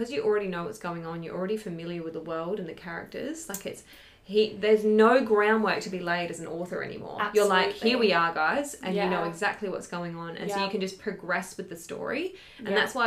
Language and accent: English; United Kingdom; Here I am being British.